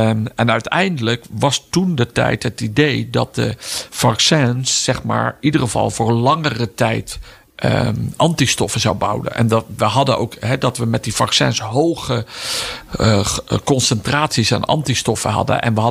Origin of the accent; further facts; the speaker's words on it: Netherlands; Hebben wij als Nederlanders in de loop van de eeuwen afweer gebouwd en geven we die afweer dan als het ware aan elkaar door?